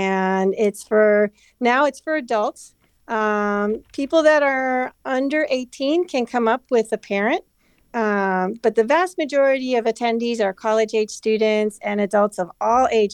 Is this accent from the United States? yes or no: yes; Los Angeles, California, United States; growing up in Los Angeles. You know, it's this big city